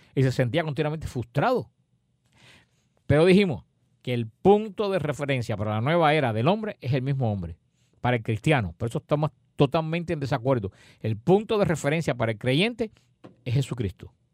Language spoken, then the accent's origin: Spanish; Galicia, Spain; born there; ahí voy a echar mis cenizas en el mar para que lleguen a donde yo nací, a Galicia.